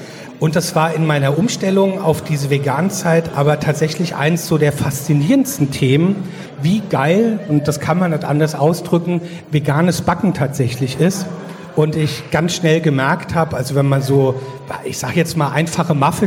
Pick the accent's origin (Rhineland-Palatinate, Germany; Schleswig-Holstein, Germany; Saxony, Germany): Rhineland-Palatinate, Germany; Ich bin ja aus Rheinhessen.